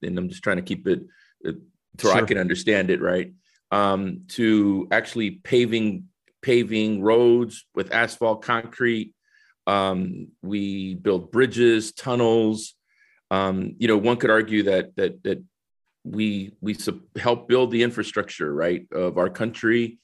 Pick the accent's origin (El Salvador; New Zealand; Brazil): El Salvador; San Salvador; now in United States; I think, originally I'm from San Salvador, El Salvador, right? Came in 1969 to New Orleans.